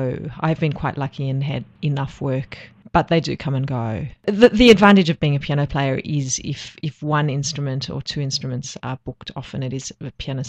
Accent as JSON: {"language": "English", "country": "Australia", "tie": "born or raised there", "also_born_or_lived": "South Africa", "said": "I'm actually South African born, and right. You probably detect that because I said instead of I'm South African born, I said I'm actually South African born. It's a very South African thing to say. Oh. But I came here when I was 3.5, so pretty much most of my life in Australia."}